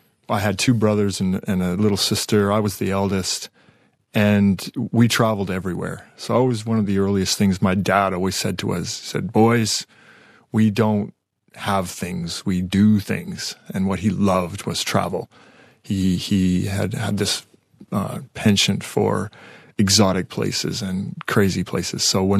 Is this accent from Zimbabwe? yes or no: no; Vancouver, British Columbia, Canada; also born or lived in Toronto; I was born in Toronto in the east, and then we moved to the west in Vancouver.